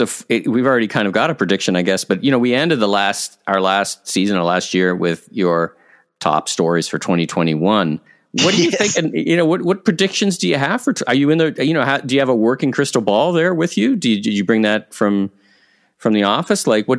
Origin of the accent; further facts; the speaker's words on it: Ottawa, Ontario, Canada; Where I am from. That's right, my hometown.